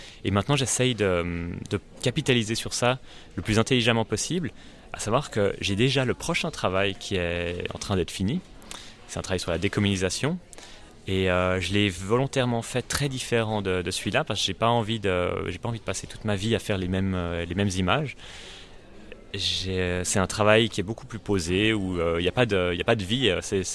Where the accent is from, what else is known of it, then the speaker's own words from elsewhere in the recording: Geneva, Switzerland; dans la ville voisine de Genève, ma ville natale.